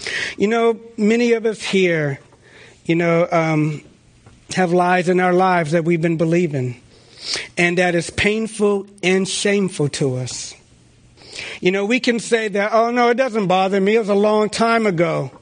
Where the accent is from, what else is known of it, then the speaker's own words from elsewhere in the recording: Washington, District of Columbia, United States; They knew I'm from Washington, D.C.